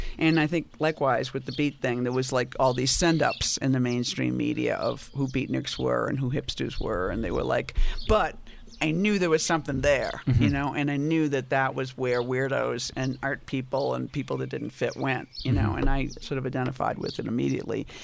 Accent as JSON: {"language": "English", "town": "Boston", "region": "Massachusetts", "country": "United States", "tie": "born or raised there", "moved": "as an adult", "said": "Well, I grew up in Boston."}